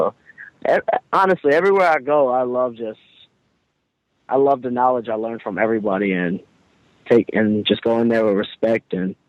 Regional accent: Allentown, Pennsylvania, United States; My very first match I had in my hometown, Allentown, Pennsylvania.

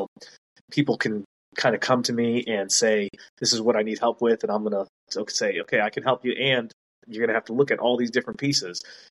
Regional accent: United States; I'm from America. Born and raised

